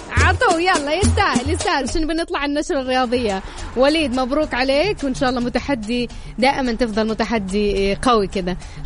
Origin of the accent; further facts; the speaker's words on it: Taif, Makkah Province, Saudi Arabia; born there; انت عارف ان انا من مواليد الطايف، وحشتني والله الطايف.